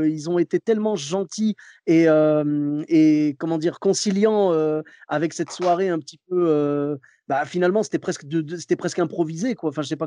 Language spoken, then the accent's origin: French; Bordeaux, Nouvelle-Aquitaine, France; C'était à Paris, et moi, je devais retourner travailler chez moi à Bordeaux.